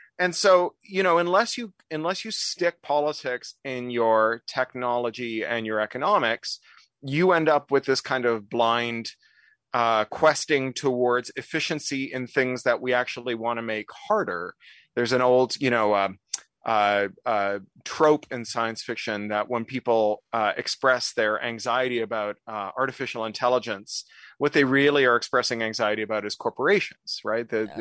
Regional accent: Toronto, Ontario, Canada; also born or lived in London; now in Los Angeles, United States; I'm a dual Canadian British national, and I moved to Los Angeles from London, and I was born and raised in Toronto.

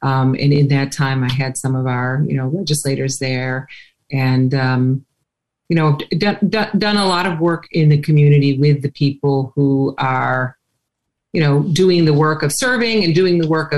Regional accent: Chicago, Illinois, United States; also born or lived in Washington, D.C.; now in Palm Beach County, United States; I've been in Palm Beach County since 2004. I grew up in Chicago. I was born in D.C.

